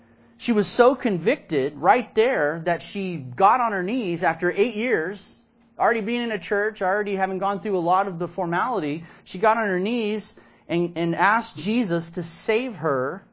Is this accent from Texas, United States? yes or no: yes; Texas, United States; I know this because I grew up in Texas and have, you know, been in the South for a long period of time.